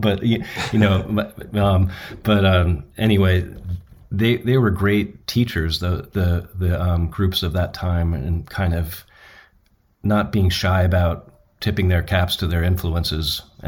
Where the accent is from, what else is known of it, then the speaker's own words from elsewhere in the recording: New Jersey, United States; there was a record store that I went to in my hometown in New Jersey, and that kind of formed my taste.